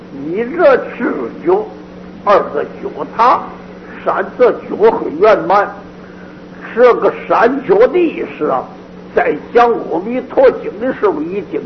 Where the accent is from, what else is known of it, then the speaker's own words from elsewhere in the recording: China; 他知道我们中国人的根性，说话爱简略